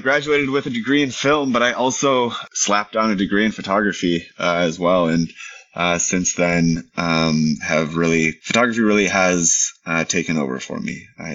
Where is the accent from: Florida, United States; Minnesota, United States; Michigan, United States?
Minnesota, United States; I grew up in Minnesota, where we have no mountains.